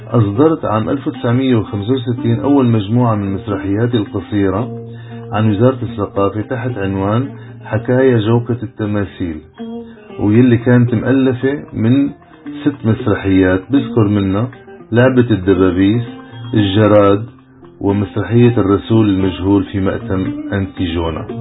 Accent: Husayn al-Bahr, Tartus Governorate, Syria; أنا من مواليد قرية حسين البحر الساحلية التابعة لمدينة طرطوس السورية، وكان يوم مولدي 15 آذار 1941. درست الفترة الابتدائية بمدرسة حسين البحر، وتابعت دراسة الثانوية بمدينة طرطوس.

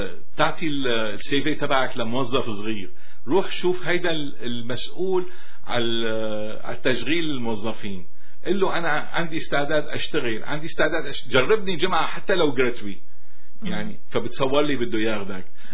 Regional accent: Syria; moved away; فهيدي اصولنا نحن كسوريين كعرب.

